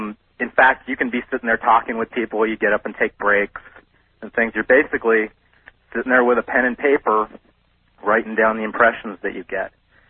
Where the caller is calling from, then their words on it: Los Angeles, California, United States; Hi, Art. I'm calling from Los Angeles.